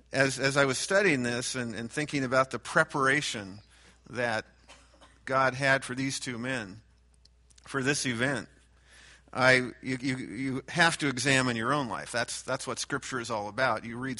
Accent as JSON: {"language": "English", "town": "Bakersfield", "region": "California", "country": "United States", "tie": "born or raised there", "said": "I grew up here in Bakersfield, grew up in East Bakersfield. My parents lived simply."}